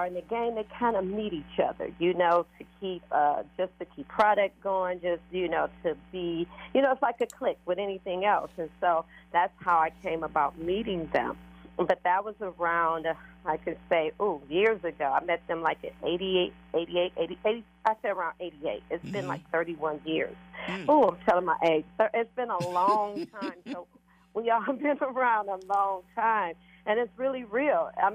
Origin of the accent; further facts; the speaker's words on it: Detroit, Michigan, United States; Okay, I'm from Detroit, but I'm from the West Side.